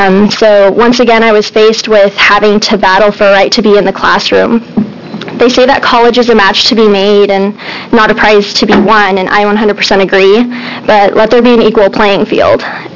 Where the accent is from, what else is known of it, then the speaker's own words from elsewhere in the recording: Eugene, Oregon, United States; also born or lived in Mexico; I was born in Mexico and then a year later brought into this country illegally by my parents, who were in search of a better life for their children. I have lived in Eugene, Oregon my whole life.